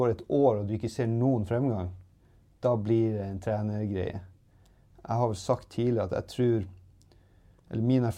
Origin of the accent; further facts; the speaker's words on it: Narvik, Nordland, Norway; now in Sweden; samtidigt så är jag från Narvik, jag är norrlänning.